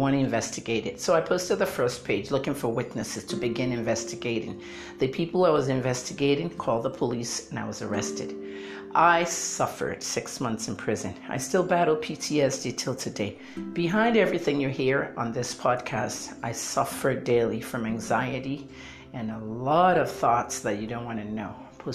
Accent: Nigeria; I'm Nigerian journalist, pharmacist, PR specialist, and activist

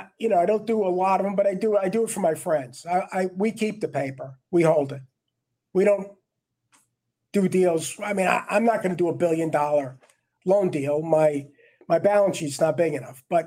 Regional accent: Brooklyn, New York, United States; So he had a bunch of them and he said to me, where are you from? I said, I'm from Brooklyn. He said, you're not from Brooklyn. I said, I'm from Brooklyn.

